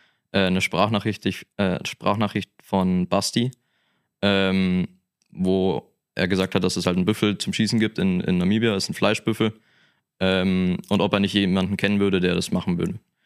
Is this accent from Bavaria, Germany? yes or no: yes; Bavaria, Germany; ich komme aus dem Süden von München